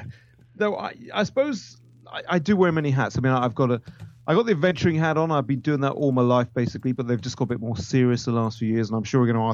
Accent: New Forest, South East England, United Kingdom; I grew up in a place called the New Forest in Hampshire, southern UK. And the nearest thing to put it's like a national park. But it's got villages, it's got roads, it's got towns, it's things. But ponies, you know, horses roam the streets and things like that.

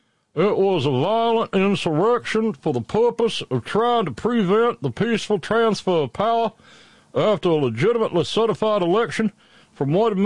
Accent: Florence, Alabama, United States; I mentioned the really dumb new logo of my hometown. You know, the F with an exclamation point. Oh, Jesus. Well, turns out that the company, and by the way, we finally know who done it. There's an outfit in Birmingham called Tatum Design

